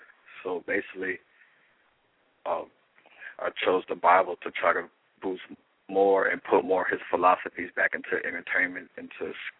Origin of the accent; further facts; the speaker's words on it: Melbourne, Florida, United States; I'm from Melbourne, Florida, and I graduated in 1997 in high school, and I started the local film program that was there in Melbourne, Florida, at Florida Metropolitan University.